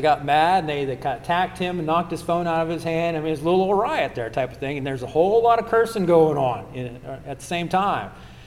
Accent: Ohio, United States; because I'm from Ohio, we call it pop, right?

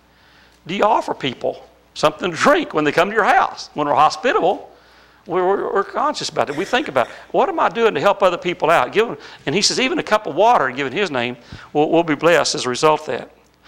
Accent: the South, United States; I feel so fortunate because I was raised in the South.

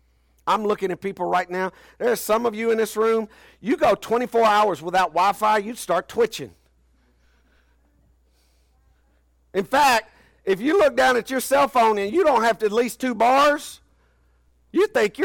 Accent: United States; And because we're American Christians, and I can say this because I do my work all over the world, because we're Americans

